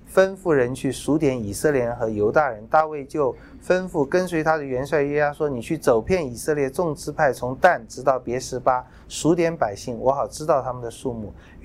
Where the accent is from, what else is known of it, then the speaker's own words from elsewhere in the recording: China; 我们中国人也会说“得道者多助”